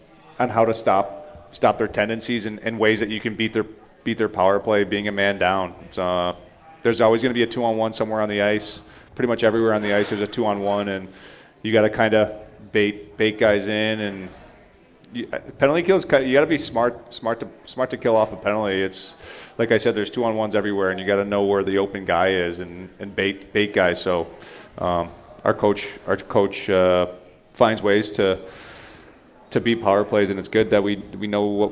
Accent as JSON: {"language": "English", "town": "Detroit", "region": "Michigan", "country": "United States", "tie": "born or raised there", "said": "And for me, I grew up in Detroit."}